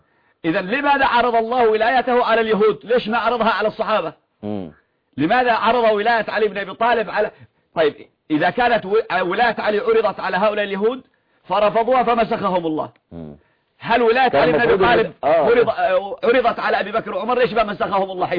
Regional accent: Yemen; عندنا في اليمن اسمه حبحب.

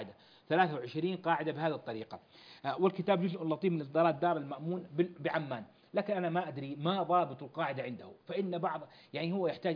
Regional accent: Saudi Arabia; عندنا في المملكة العربية السعودية

